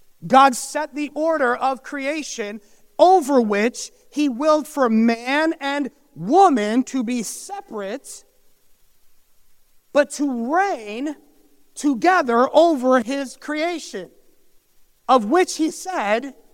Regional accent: Colorado Springs, Colorado, United States; my home state is Colorado. My home city is Colorado Springs.

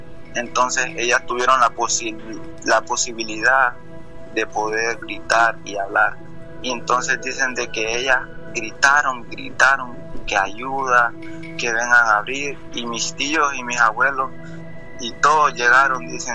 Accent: Honduras; now in Maryland, United States; Soy de Honduras.

